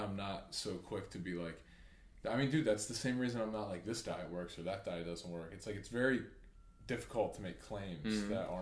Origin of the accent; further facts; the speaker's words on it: Pennsylvania, United States; Bro, I grew up in Lancaster County. Like, there's just like... I mean, dude, there's just hundreds of farms that have cows